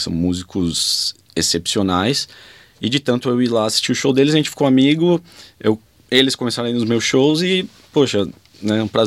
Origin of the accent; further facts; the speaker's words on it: São Paulo, Brazil; also born or lived in Australia; Eu sou de São Paulo, capital, do Ipiranga.